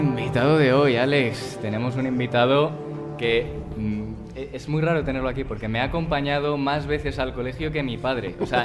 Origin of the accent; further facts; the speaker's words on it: A Coruña, Galicia, Spain; Yo soy coruñés, soy gallego, lo siento.